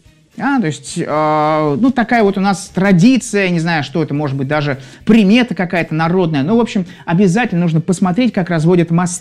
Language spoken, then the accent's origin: Russian; Saint Petersburg, Russia; я из Петербурга, из Санкт-Петербурга, города на Неве, Северная Невеция.